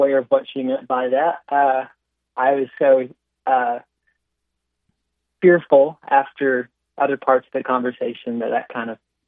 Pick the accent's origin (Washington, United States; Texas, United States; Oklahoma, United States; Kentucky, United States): Oklahoma, United States; I'm from the Cherokee Nation. I'm a Cherokee Nation citizen, so I think I've spent plenty of time talking with people that don't exactly have the same skin tone as me.